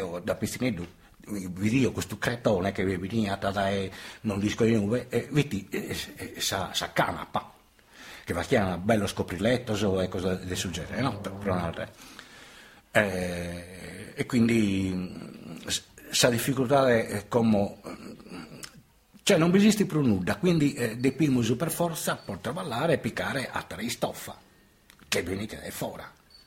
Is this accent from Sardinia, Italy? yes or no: yes; Sardinia, Italy; Deo so sardo